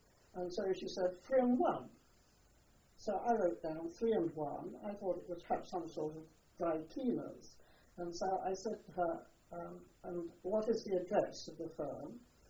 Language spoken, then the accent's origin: English; Liverpool, North West England, United Kingdom; Well, I was brought up in Liverpool, although I didn't live in Liverpool for very long.